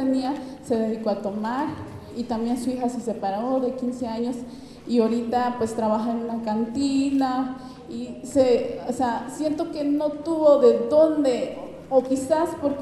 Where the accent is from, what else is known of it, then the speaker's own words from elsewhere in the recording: Petalcingo, Chiapas, Mexico; vengo del municipio de Tila, en una comunidad que se llama Petalcingo.